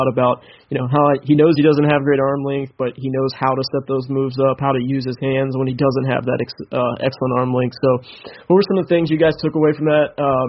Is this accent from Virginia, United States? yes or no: yes; Virginia, United States; I'm from Virginia. These guys live in Texas